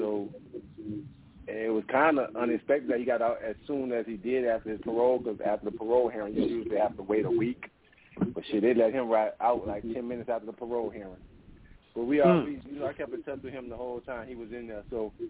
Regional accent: New Orleans, Louisiana, United States; That's what growing up in the Magnolia Project taught us.

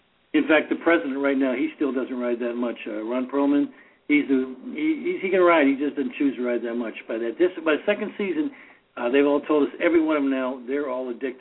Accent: Australia; Not only, Bill, I'm Australian.

